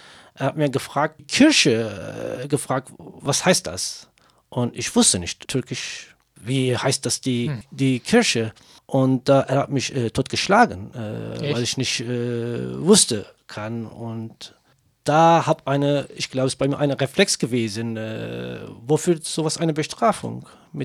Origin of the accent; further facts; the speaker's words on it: Kurdistan, Turkey; first language Kurdish; German is a second language; Es ist meine Identität, weil ich komme aus Kurdistan, Teile von der Türkei. Und das war, als ich Kind war, das war meine Muttersprache, es war verboten in der Türkei.